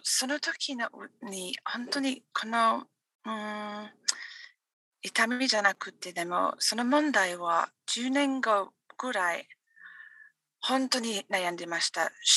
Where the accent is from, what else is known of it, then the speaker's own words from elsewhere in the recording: Scotland, United Kingdom; Japanese is a second language; moved away; はい、私はスコットランド出身ですけど、その時からいろいろな国に住みました。